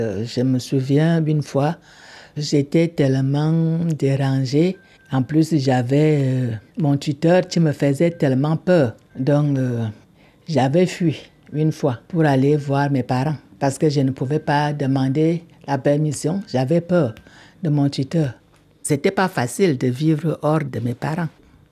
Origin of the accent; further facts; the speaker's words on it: Cameroon; Je viens du Cameroun.